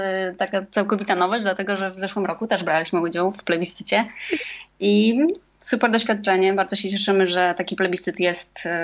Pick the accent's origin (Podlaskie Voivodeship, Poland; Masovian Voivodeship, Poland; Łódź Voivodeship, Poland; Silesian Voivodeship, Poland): Podlaskie Voivodeship, Poland; Białystok; Ja pochodzę z Białegostoku